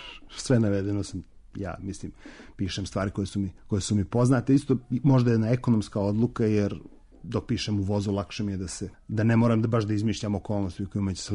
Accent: Montenegro; also born or lived in Belgrade / Germany / United States; Ja sam iz Crne Gore, 6 godina sam živio u Beogradu, onda sam krenuo sa seljakam u naučne svrhe, prvo u Njemačku, pa onda u Ameriku

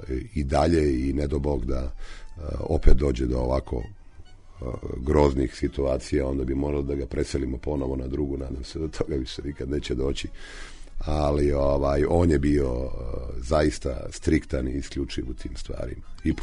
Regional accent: Zemun, Belgrade, Serbia; born there; ja sam rođen u Zemunu

